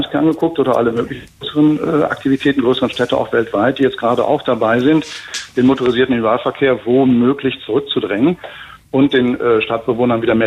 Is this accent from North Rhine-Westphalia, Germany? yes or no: yes; Bochum, North Rhine-Westphalia, Germany; Ich komme aus Bochum.